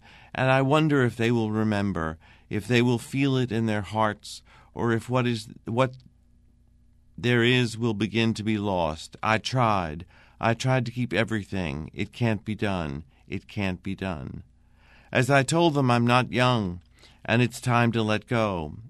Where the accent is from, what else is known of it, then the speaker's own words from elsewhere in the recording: Lexington, Virginia, United States; I grew up in Lexington, Virginia, and Brownsburg is a little tiny town which is about 12 miles away from Lexington.